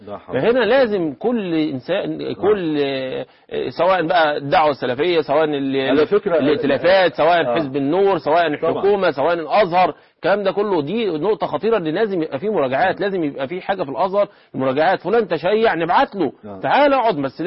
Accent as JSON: {"language": "Arabic", "country": "Egypt", "said": "احنا كمصريين"}